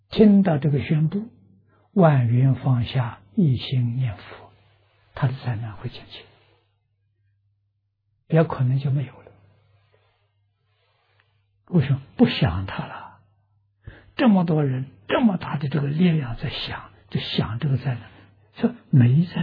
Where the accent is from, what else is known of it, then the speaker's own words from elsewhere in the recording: China; 我们中国人称他做玉皇大帝啊